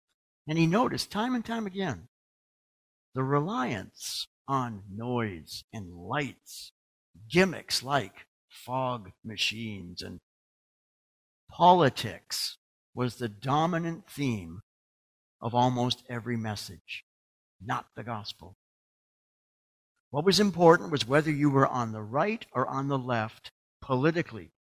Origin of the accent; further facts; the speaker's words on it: Canada; when I said I was from Canada